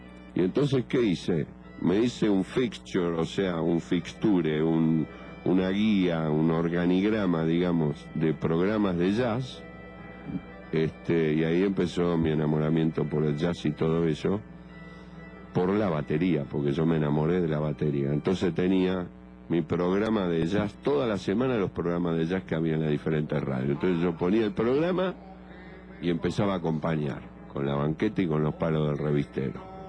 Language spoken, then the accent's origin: Spanish; Buenos Aires, Argentina; soy muy porteño, muy yeca, muy gotán y todo eso, ¿viste? El lenguaje, mi manera de hablar